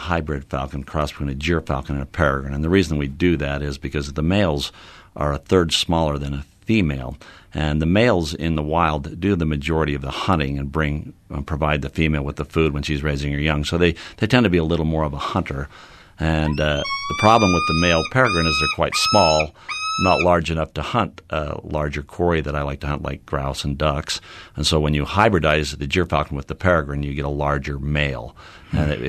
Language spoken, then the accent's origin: English; Utah, United States; I've just always had an admiration for nature growing up in the Wasatch Mountains, and I was fortunate to be in that environment as a child